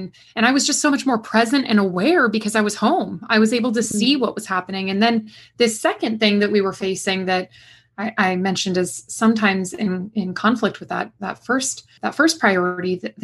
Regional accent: West Coast, United States; now in Durham, United States; here based in Durham, North Carolina, where we are enjoying an unbelievably hot and muggy summer. I'm from the West Coast originally, so I love the dry heat.

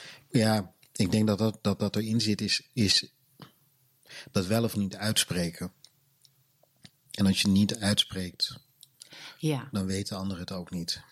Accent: Netherlands; ik ben opgevoed in Nederland met mijn kleur en met alle ervaringen die daarbij horen.

